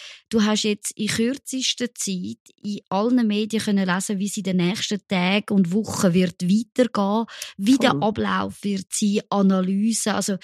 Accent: Zurich, Switzerland; ich komme aus Zürich, das sind nicht Katholiken, die Zürcher Familie.

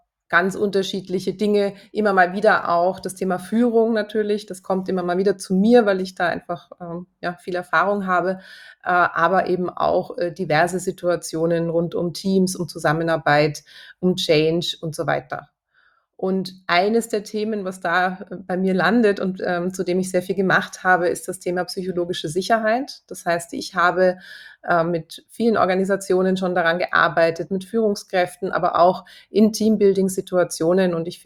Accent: Germany; now in Vienna, Austria; Ich komme eigentlich nicht aus Österreich, das hört man schon. Ich komme aus Deutschland. Ich bin jetzt seit etwas über 11 Jahren in Wien.

